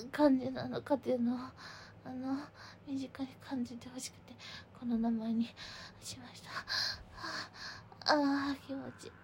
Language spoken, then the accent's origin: Japanese; Tokyo, Japan; 出身は東京です。